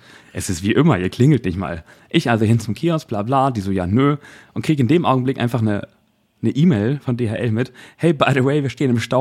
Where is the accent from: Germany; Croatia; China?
Germany; Northern Germany; für mich als Norddeutscher, der, weiß ich nicht, auch nicht so mit Dialekten und so vorher irgendwie in Kontakt getreten ist